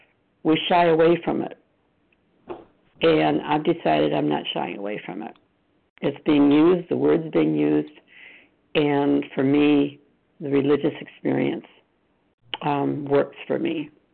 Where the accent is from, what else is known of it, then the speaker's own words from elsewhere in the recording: Michigan, United States; from Michigan. I like to say I'm from Michigan because I think there's only two or three of us from the whole loop and the whole group from Michigan